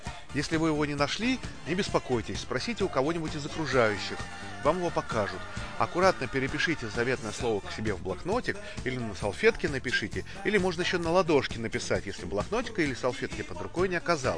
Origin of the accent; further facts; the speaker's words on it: Moscow, Russia; мы, богатые москвичи, можем ездить по Буэнос-Айресу, живя в трех кварталах от Каннинга